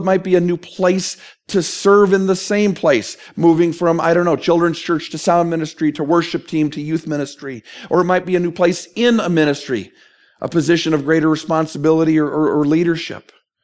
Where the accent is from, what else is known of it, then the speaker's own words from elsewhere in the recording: New Jersey, United States; now in Kansas, United States; Shortly after I moved here, I realized that the love language that I learned growing up in New Jersey, sarcasm, didn't translate as well in Kansas. You know, the tongue that we speak in New Jersey is sarcasm